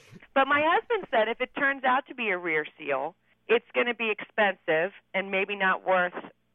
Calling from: Bowlesburg, Pennsylvania, United States; I'm calling from Bowlesburg, Pennsylvania.

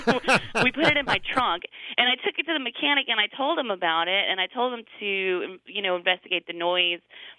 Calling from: Alabama, United States; I'm calling from Alabama.

